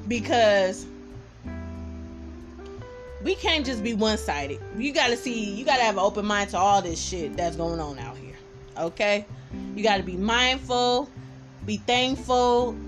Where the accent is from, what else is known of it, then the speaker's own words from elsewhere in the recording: Oakland, California, United States; now in Las Vegas, United States; So, like I said, I'm from East Oakland, California. By the way of the Bay Area. You feel what I'm saying? And I stay in Las Vegas